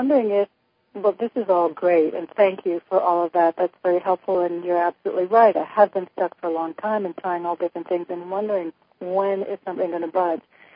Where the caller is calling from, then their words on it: New Haven, Connecticut, United States; from New Haven, Connecticut.